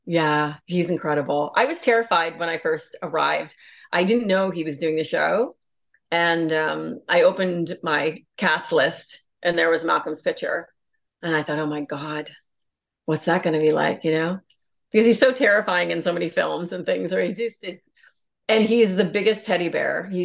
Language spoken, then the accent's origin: English; Prince Edward Island, Canada; I'm from Prince Edward Island. So, you know, it's not that far away from Newfoundland culture, really. It's pretty close.